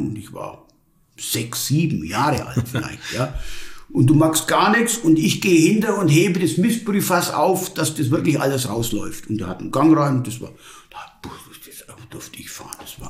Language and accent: German; Rothenburg, Bavaria, Germany; also born or lived in Schillingsfürst / Wettringen; Ja, ich bin gebürtig aufgewachsen, Schule gegangen in Rothenburg, geboren in Schillingsfürst. Und mein Vater war Zahnarzt in Wettringen, einem 430-Seelen-Ort. Und da bin ich aufgewachsen